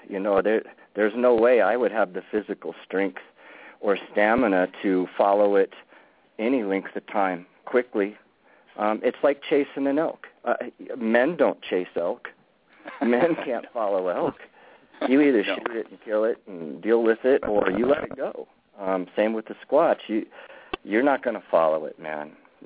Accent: Lookout Mountain, Colorado, United States; I've always known about Bigfoot growing up in the mountains of Colorado. I was raised on Lookout Mountain, Colorado.

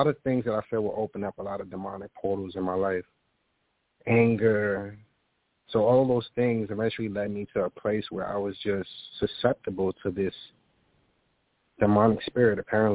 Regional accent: Bronx, New York, United States; Well, basically, I'm from the South Bronx. Out here, you know, in my generation, we lost, man.

